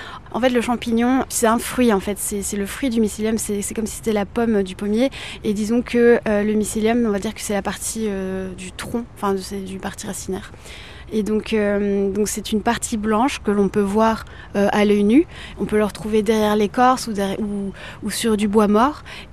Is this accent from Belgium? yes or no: yes; Belgium; donc je suis belge